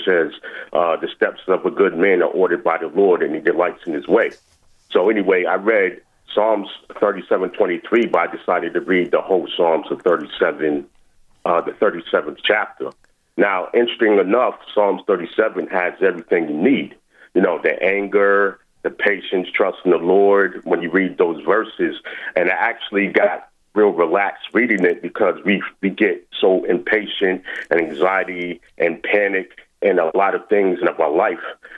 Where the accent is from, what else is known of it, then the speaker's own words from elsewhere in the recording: New York, United States; also born or lived in Bloomfield, New Jersey; I'm from New York, but I lived in Jersey, Bloomfield.